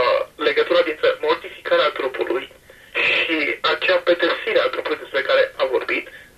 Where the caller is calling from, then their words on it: Bucharest, Romania; Sunt din București.